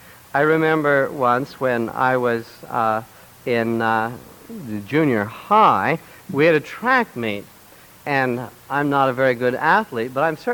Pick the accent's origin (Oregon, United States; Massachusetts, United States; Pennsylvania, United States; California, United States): Oregon, United States; And we grew up on the Oregon coast, and there's a mountain there.